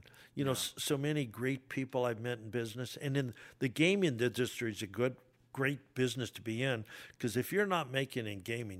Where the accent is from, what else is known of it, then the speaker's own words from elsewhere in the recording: North Dakota, United States; born there; In the Midwest, I was born in North Dakota